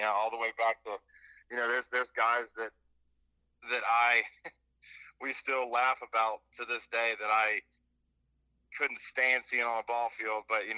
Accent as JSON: {"language": "English", "town": "Stuarts Draft", "region": "Virginia", "country": "United States", "tie": "born or raised there", "said": "I was born and raised in Stewart's Draft."}